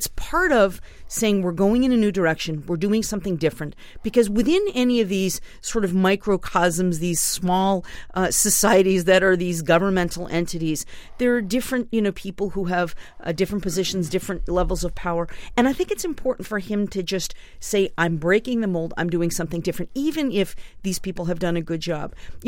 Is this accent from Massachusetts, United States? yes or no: yes; Whitman, Massachusetts, United States; now in West Springfield, United States; Again, I'm going to do my hometown rant. I already did my Yale thing tonight. The Whitman Hansen girls are playing against my new hometown are playing against West Springfield